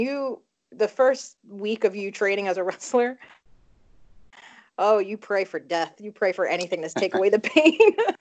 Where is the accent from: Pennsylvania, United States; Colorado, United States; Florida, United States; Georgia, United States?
Pennsylvania, United States; Philadelphia; I'm from Philly.